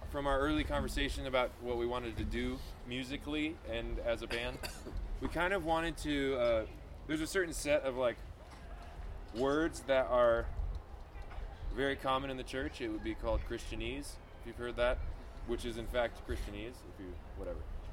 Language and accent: English; San Diego, California, United States; So we played a show in Arizona. We're from San Diego.